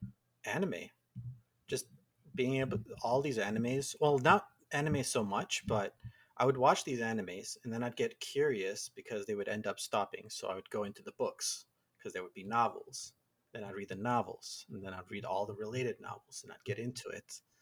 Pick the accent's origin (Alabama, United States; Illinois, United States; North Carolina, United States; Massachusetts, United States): Illinois, United States; Chicago; So I am from Chicago and I have a bachelor's in biology